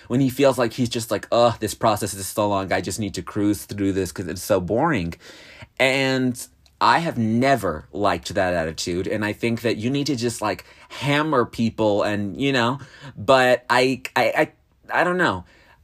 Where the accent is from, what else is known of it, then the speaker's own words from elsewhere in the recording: United States; As an American, I thought it was one of the worst exercises in democracy that I have ever seen.